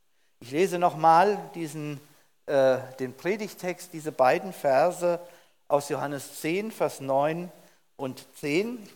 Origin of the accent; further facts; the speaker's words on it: Hesse, Germany; accent: Hessian; ich komme ursprünglich aus dem hessischen Hinterland. Vielleicht hört man das noch ein bisschen an meinem Tonfall.